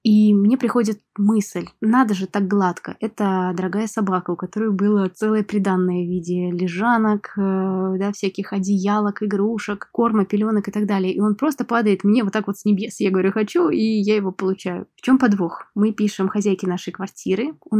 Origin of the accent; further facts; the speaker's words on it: Moscow, Russia; я современная художница из Москвы. Прямо сейчас я нахожусь в Казани у своих родителей.